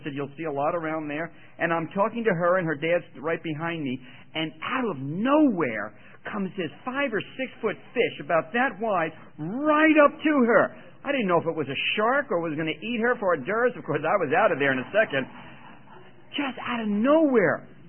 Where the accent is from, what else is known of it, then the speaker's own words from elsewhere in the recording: New Jersey, United States; because I was raised in New Jersey, and all our vacations were at the ocean. So for the last 30 years, I've lived inland